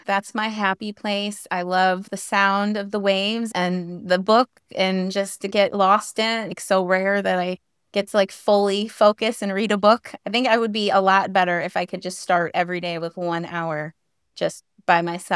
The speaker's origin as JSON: {"language": "English", "region": "Illinois", "country": "United States", "also_born_or_lived": "California", "said": "I'm originally from Illinois, but we came from California. We took a camper and we did a year traveling from California to North Carolina."}